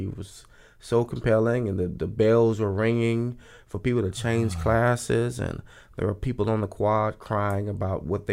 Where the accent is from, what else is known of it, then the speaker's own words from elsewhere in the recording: Arkansas, United States; I grew up in Arkansas, and there's a lot of blues history in Arkansas.